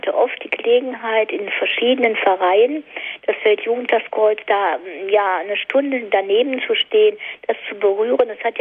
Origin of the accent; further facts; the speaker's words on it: Düsseldorf, North Rhine-Westphalia, Germany; also ich bin Düsseldorferin